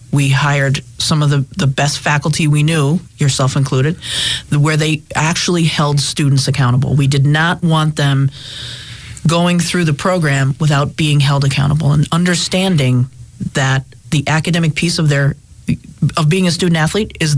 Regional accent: Scranton, Pennsylvania, United States; I love northeastern Pennsylvania. I was born and raised here in Scranton.

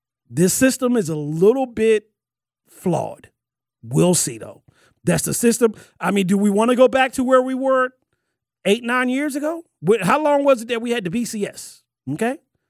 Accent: Northeast, United States; born there; I'm an NFL guy. I was born in Northeast. NFL's a little bit bigger sport there.

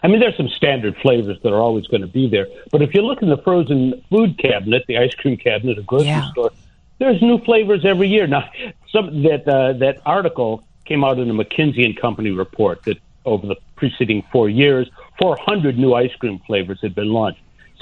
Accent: Chicago, Illinois, United States; I was a north side kid. I grew up in Portage Park.

